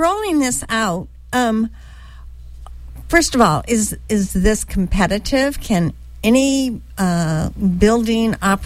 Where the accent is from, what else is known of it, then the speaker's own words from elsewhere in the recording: Phoenix, Arizona, United States; Because I grew up in Phoenix